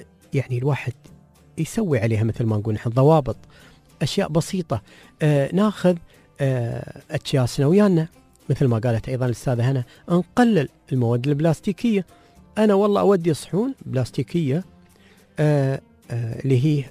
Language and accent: Arabic; Dubai, United Arab Emirates; عندنا في دبي وكل الإمارات